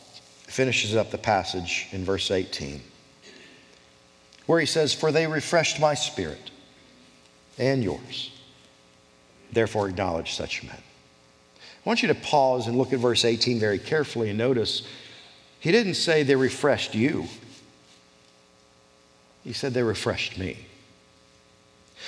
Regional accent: Ohio, United States; Growing up in Ohio and moving south, the reason I didn't know much different was because they treated me like family from the very first day.

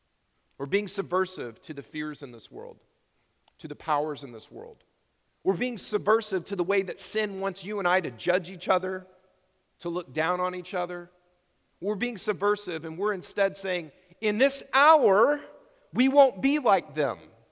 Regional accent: Texas, United States; God has planted me back in my home state of Texas, which is the best state in the world.

